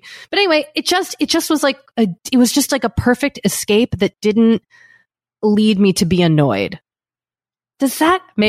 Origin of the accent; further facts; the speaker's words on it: United States; Which feels very Australian, but I don't know. I'm American.